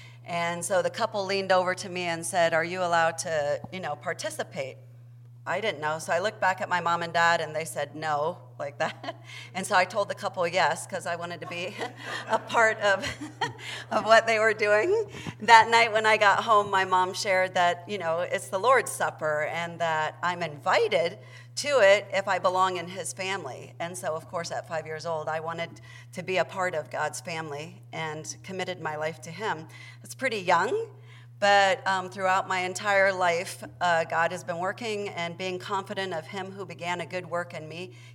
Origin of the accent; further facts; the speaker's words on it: Nigeria; My mom and dad were missionaries in Niger. I was born in Nigeria, and I went to boarding school in Nigeria, but they were missionaries in Niger.